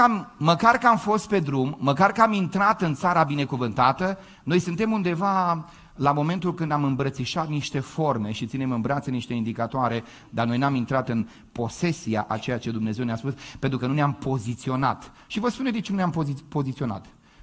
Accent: Moldavia, Romania; Eu sunt din provincial, vin din Moldova.

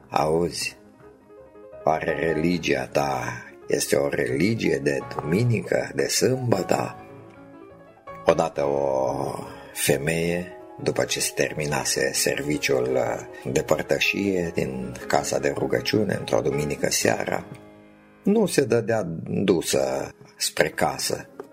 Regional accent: Romania; Eu sunt român, deci sunt creștin.

